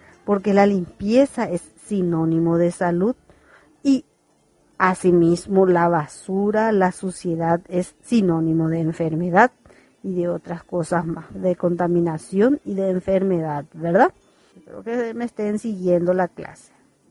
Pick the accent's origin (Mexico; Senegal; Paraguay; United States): Paraguay; Vamos a ser realistas como paraguayos. Que siempre cargamos todo en una bolsa.